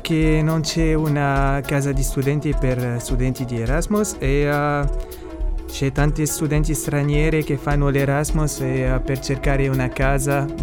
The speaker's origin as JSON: {"language": "Italian", "town": "Tunis", "region": "Tunis Governorate", "country": "Tunisia", "lives_now": "Cagliari, Italy", "said": "Sono di Tunisi."}